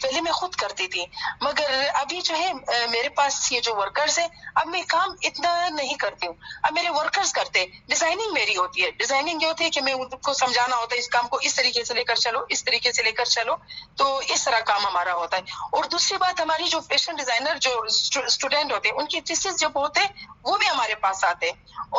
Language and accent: Urdu; Balochistan, Pakistan; now in Karachi, Pakistan; کیونکہ میں بلوچستان کی ہوں, جو میرا اپنا شہر ہے, میری رہائش کراچی میں ہے.